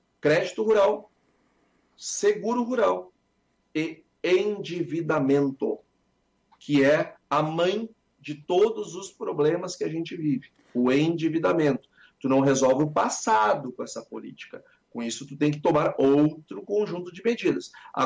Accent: Brazil; eu, como brasileiro, não pretendo sair daqui e pretendo passar o resto da minha vida aqui.

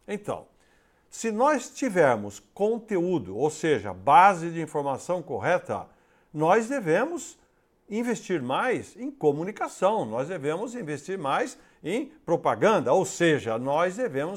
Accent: Araras, São Paulo, Brazil; aqui em Araras, no interior de São Paulo, que é minha terra natal.

